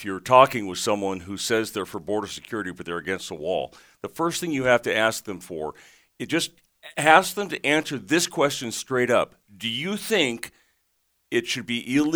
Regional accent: California, United States; I'm from California.

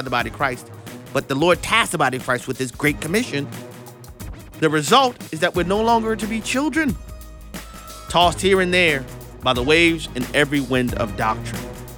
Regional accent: New Orleans, Louisiana, United States; You know, most people know I'm originally from New Orleans.

